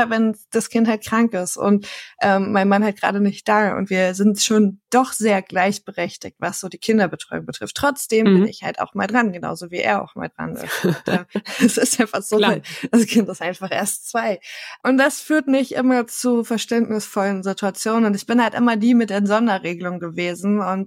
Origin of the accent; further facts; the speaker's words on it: Lower Saxony, Germany; Ich komme halt aus dem Dorf in Niedersachsen